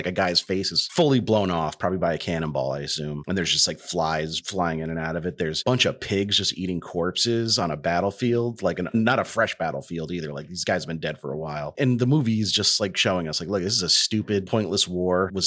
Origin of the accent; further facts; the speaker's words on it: the South, United States; accent: Southern; you are going to get a lot of my Southern accent on this episode.